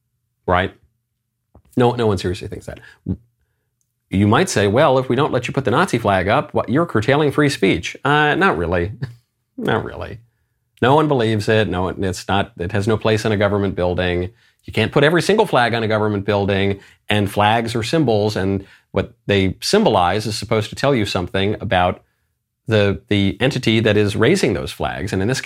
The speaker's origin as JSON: {"language": "English", "region": "New York", "country": "United States", "said": "I'm a New Yorker. I like the Statue of Liberty."}